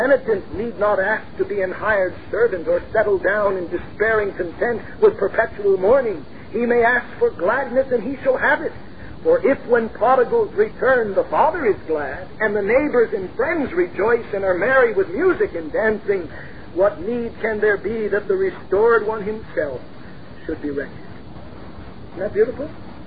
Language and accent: English; Long Island Sound, United States; I was brought up in Long Island Sound